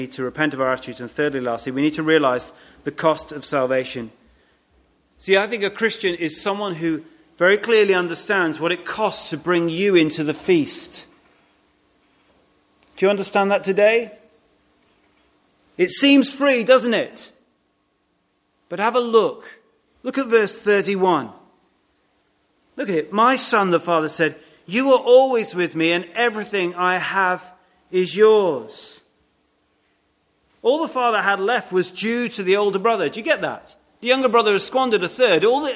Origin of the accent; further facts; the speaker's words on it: United Kingdom; We all acknowledge that, of God's initiating love in our heart, in our lives. It is humbling, isn't it? But at the same time, we all, again, we're British, so we're not smiling much